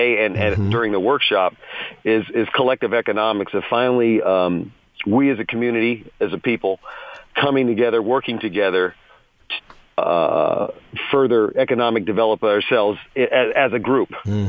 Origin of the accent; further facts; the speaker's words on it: San Jose, California, United States; But, you know, but because I'm from San Jose, it was all my buddies.